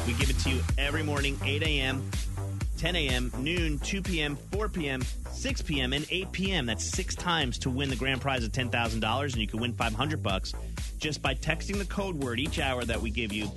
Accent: New Jersey, United States; Like where I grew up in New Jersey, the dads were always working, and a lot of them commuted into New York City.

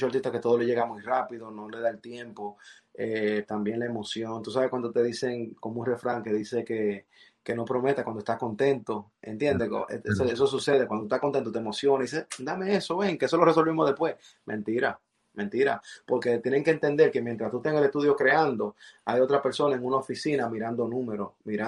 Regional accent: United States; Otra referencia para mí, creciendo aquí en Estados Unidos, han sido los productores americanos

